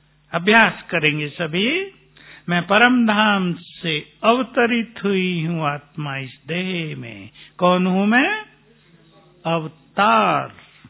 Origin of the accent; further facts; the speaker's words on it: Muzaffarnagar, Uttar Pradesh, India; मुजफ्फरनगर जहाँ हमारा native place है